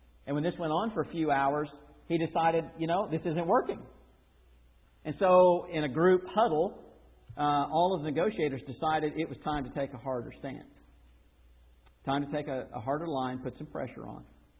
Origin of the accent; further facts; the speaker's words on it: Florida, United States; who happens also to be from my hometown in Florida